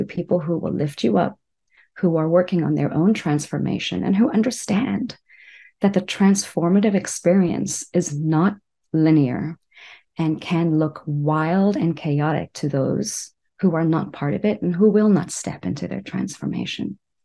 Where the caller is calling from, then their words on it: Texas, United States; I'm calling in from Texas